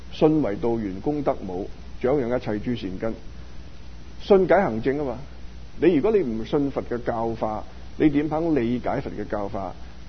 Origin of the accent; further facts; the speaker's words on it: China; 即使我哋中国人，我哋啊翻到中国